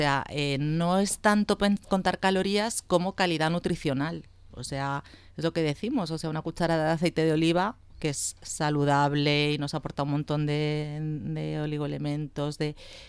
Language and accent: Spanish; Spain; Claro, es que hay que tener en cuenta que además que somos españoles